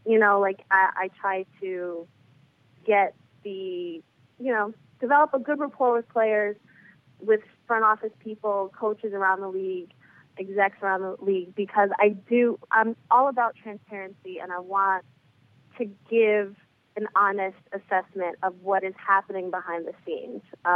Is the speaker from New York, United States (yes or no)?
yes; Brooklyn, New York, United States; One, I'm from Brooklyn, so I'm a New York City girl.